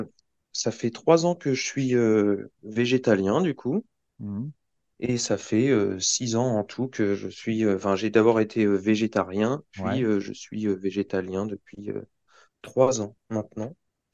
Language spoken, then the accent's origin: French; Tours, Centre-Val de Loire, France; Je suis originaire de Tours et je me suis remis au rap il y a 4 ans maintenant.